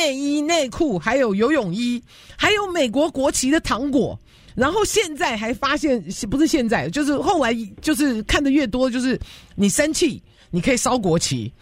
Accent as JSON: {"language": "Chinese", "country": "Taiwan", "tie": "born or raised there", "said": "因为我在小时候的时候在台湾长大嘛"}